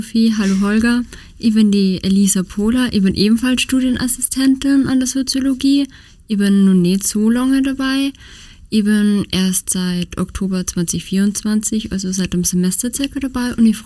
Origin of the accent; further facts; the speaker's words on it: Upper Austria, Austria; ich bin aus Oberösterreich.